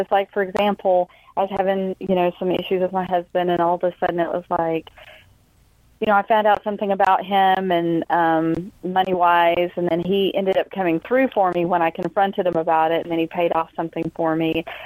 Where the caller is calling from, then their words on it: Georgia, United States; from Georgia.